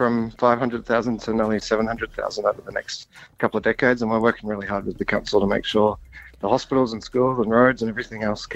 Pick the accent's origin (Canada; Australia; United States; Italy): Australia; Moreton Bay, Queensland; I grew up in Moreton Bay and that's where I live.